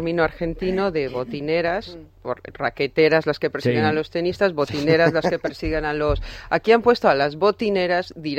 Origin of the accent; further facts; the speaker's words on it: Mexico; conociendo mi país, y lo puedo decir porque soy mexicana